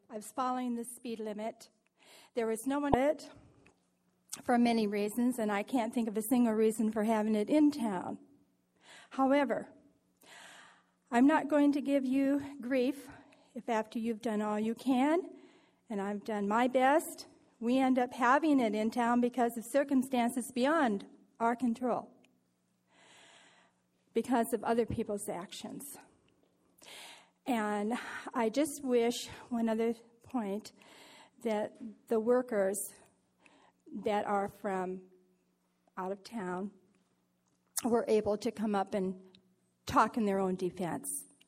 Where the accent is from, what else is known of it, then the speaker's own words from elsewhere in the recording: Cuesta-by-the-Sea, California, United States; from Cuesta by the Sea.